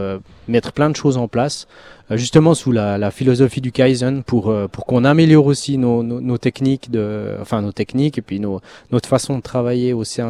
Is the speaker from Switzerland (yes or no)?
yes; Switzerland; Moi je l'ai vécu aussi en tant que Suisse